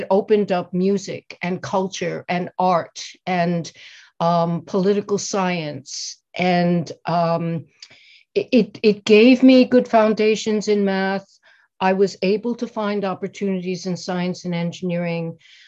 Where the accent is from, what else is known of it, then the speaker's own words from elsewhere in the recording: New York City, New York, United States; maybe is characteristic for kids growing up in New York. And then when I went to college for a number of reasons, and some of them were financial, it was the easiest thing for me to stay in New York City.